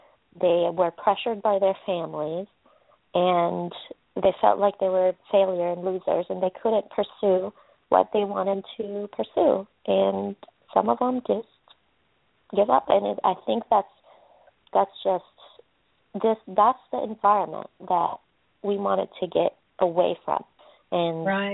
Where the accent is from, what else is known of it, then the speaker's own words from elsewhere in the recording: Jordan; moved away; And I grew up in Jordan, and my family is Muslim.